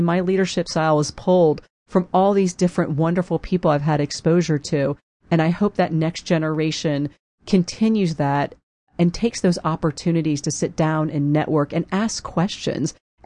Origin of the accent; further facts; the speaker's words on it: New Jersey, United States; I'm from New Jersey. Yes, I'm opinionated.